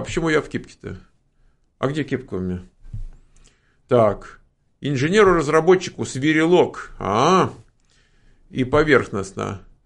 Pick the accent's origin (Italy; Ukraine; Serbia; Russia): Ukraine; Kyiv, Kyiv City; Я из Киева